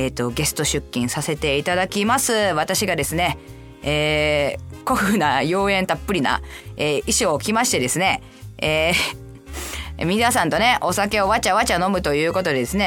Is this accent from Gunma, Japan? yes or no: no; Kyoto, Japan; 私もう京都府出身やから